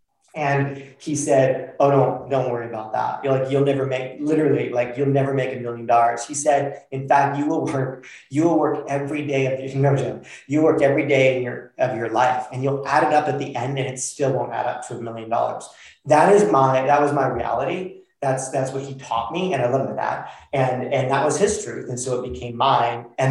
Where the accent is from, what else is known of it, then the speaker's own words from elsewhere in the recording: Mexico City, Mexico; now in Portland, United States; Like, you're from New York, I'm from Mexico City.